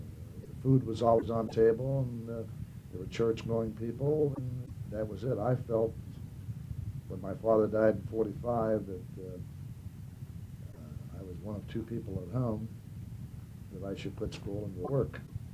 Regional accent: Youngstown, Ohio, United States; Well, I was born in January of 1930 in a place called the Smoky Hollow. That's Emerald Street, which lies between Andrews Avenue and Walnut

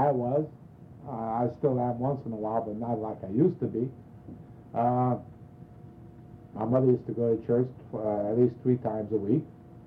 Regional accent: Chicago, Illinois, United States; Well, originally I'm from Chicago. I lived in Chicago for 25 years. I'm the only child.

